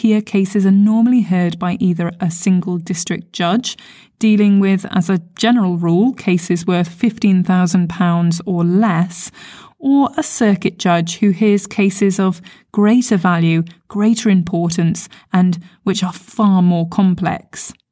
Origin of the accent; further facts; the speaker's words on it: United Kingdom; I am British, of course.